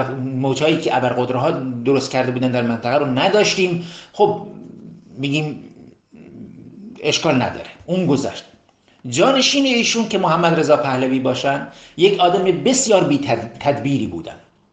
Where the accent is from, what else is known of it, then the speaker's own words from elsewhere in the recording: Iran; همه ما همه ایرانی هستیم.